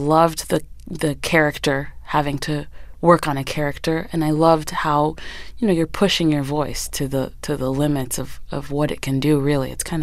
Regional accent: Miami, Florida, United States; first language French; English is a second language; My mother is French and my father is Haitian. And it was my first language. My parents wanted us, both my sister and I, to speak French. And that was the way to do it. We lived in Miami, and I went to a French elementary, middle, and high school

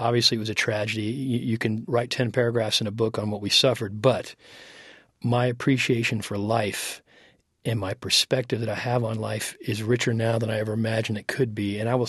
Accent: United States; I said, well, I'm an American.

